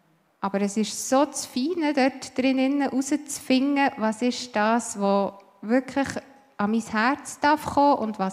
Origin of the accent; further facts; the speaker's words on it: Bern, Switzerland; ich bin aufgewachsen im Oberaargau. Es ist gerade an der Grenze vom Emmental, hat also nichts mit Aargau zu tun. Es ist immer noch Kanton Bern. Und sehr abgelegen auf einem Bauernhof.